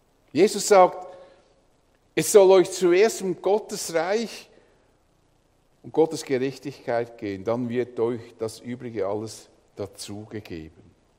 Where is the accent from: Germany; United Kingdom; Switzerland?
Switzerland; weil wir als Schweizer im großen Wohlstand leben.